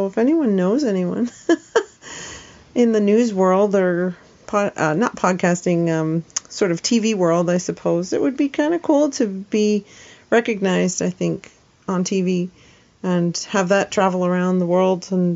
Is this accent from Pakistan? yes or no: no; Canada; We're from Canada